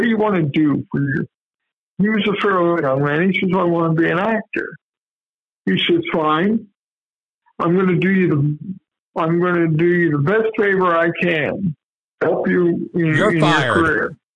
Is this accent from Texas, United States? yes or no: no; Muncie, Indiana, United States; No, he worked at WERK in Muncie, my hometown.